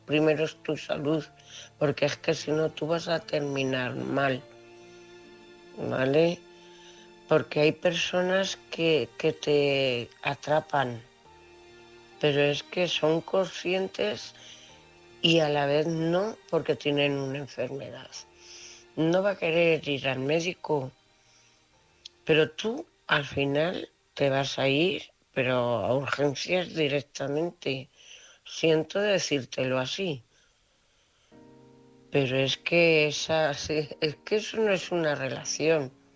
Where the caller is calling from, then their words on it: Cuenca, Castilla-La Mancha, Spain; corresponsal de Cuenca.